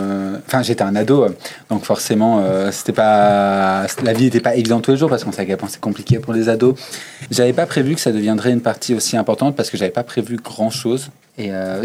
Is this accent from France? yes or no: yes; Chambéry, Auvergne-Rhône-Alpes, France; moi, je viens d'un petit coin reculé qui s'appelle la Savoie, du coup, le 73, dans l'est de la France. Je viens de Chambéry. Et je suis ici pour mes études depuis 7 ans maintenant.